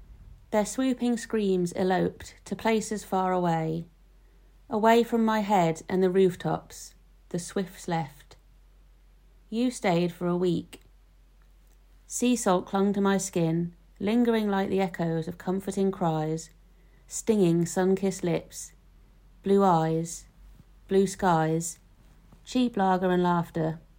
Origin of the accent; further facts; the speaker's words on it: Norwich, East of England, United Kingdom; I'm from Norwich